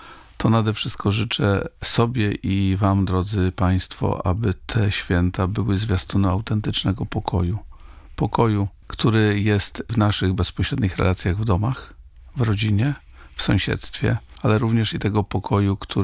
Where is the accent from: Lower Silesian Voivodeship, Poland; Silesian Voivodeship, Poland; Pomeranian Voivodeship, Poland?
Pomeranian Voivodeship, Poland; jestem Kaszubą i od 10 lat co prawda mieszkam w Gdańsku